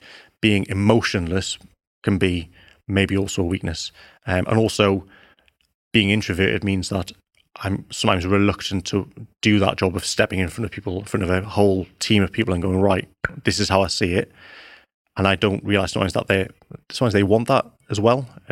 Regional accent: Newcastle upon Tyne, North East England, United Kingdom; Well, I grew up in Newcastle and you can't not love football.

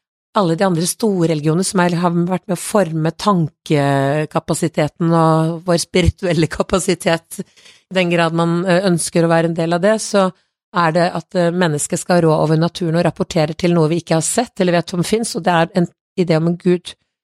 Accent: Kongsberg, Buskerud, Norway; jeg kommer fra Kongsberg selv

